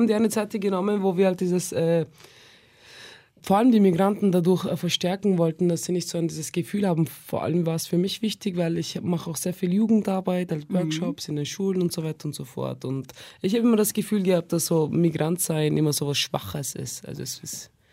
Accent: Vienna, Austria; Naja, also OTK nehme ich schon für mich, das ist schon meine Heimat, das kann mir niemand wegnehmen.

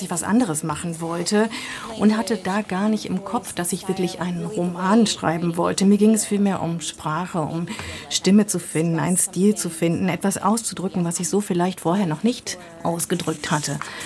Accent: California, United States; German is a second language; Ich bin ja in Kalifornien aufgewachsen

